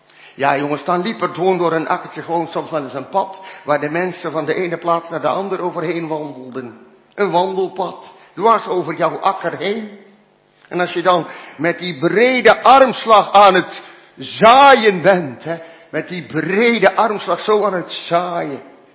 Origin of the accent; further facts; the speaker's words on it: North Brabant, Netherlands; de streek waar ik vandaan kom, het Landreuzen en Altena